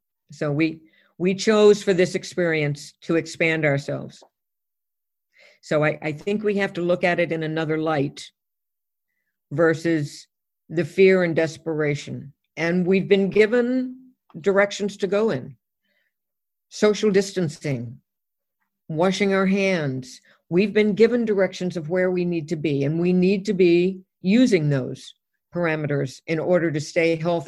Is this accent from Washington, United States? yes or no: no; Texas, United States; I'm originally from Texas